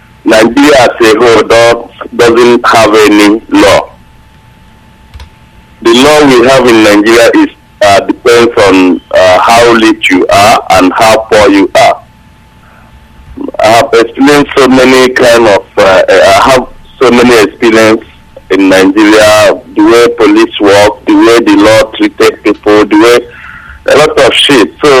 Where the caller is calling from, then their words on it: Sweden; I'm calling from Sweden.